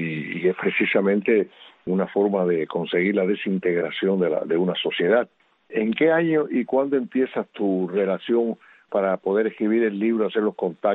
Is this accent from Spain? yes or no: no; Cuba; moved away; yo estoy cargado de años, salí de Cuba, lo repito, creo no sé cuántas veces le he dicho, salí en el mes de mayo, el 15 de mayo, después de la fracasada invasión de Bahía de Cochinos